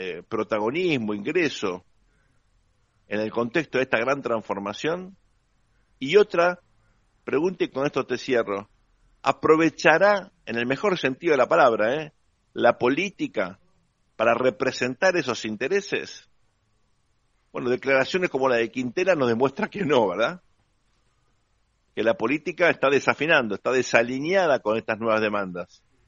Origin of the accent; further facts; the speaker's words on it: Uruguay; yo vengo del Uruguay, mirando lo que pasa en el Uruguay, bueno, estamos realmente sorprendentemente bien